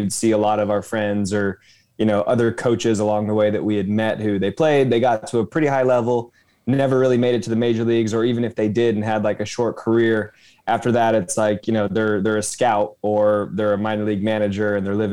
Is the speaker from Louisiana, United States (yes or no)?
no; Los Angeles, California, United States; I'm from Los Angeles, where I still live